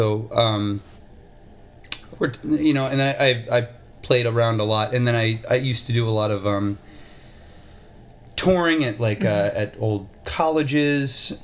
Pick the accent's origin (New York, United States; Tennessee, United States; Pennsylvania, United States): Tennessee, United States; Nashville; born there; My dad, I was born in Nashville, Tennessee, and so...